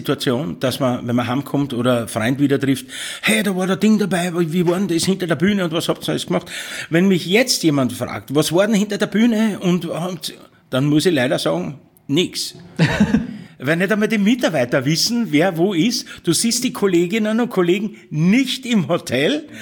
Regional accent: Vienna, Austria; Bin ein Wiener

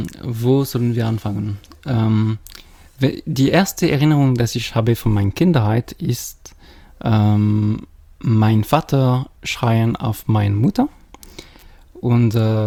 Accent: Geneva, Switzerland; born there; German is a second language; now in Schaffhausen, Switzerland; wie gesagt. Ich lerne Deutsch. Ich bin in Schaffhausen seit 5 Jahren hergekommen.

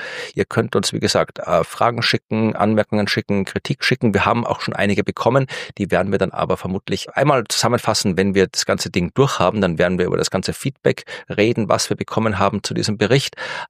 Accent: Austria; ich bin Österreicher, ich kenne die Alpen, ich war in den Alpen.

